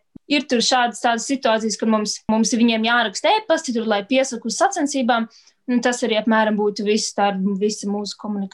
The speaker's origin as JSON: {"language": "Latvian", "town": "Bauska", "region": "Bauska Municipality", "country": "Latvia", "tie": "born or raised there", "said": "Jo mēs uzaugām Bauskā un tur mēs sākām trenēties taekvondo"}